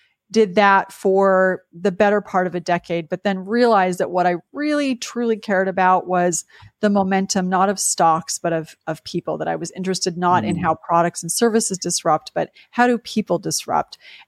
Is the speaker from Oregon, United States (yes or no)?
no; San Jose, California, United States; also born or lived in Madrid, Spain; And grew up in San Jose, California. I went to a high school called Leland High School. Lived there until I went to college.